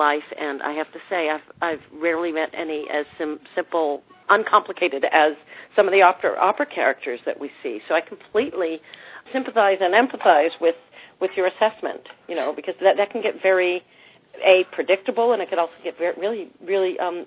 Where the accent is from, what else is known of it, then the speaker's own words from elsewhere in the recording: New Hampshire, United States; Yes, I'm from New Hampshire.